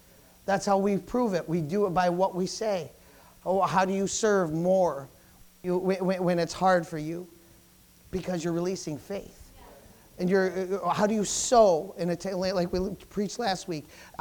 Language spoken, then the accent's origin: English; Jamestown, United States; You know, I grew up in Jamestown, lived in Jamestown, but that doesn't mean I can't come here and live here too.